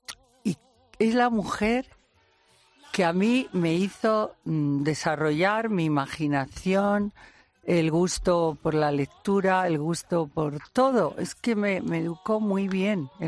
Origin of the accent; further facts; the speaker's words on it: Logroño, La Rioja, Spain; also born or lived in León; yo nací en León, pero no viví en León. Nada más nacer, a mi padre le destinaron a Logroño, ciudad que adoro. Si tenemos oyentes en Logroño, fui al colegio de la Compañía de María.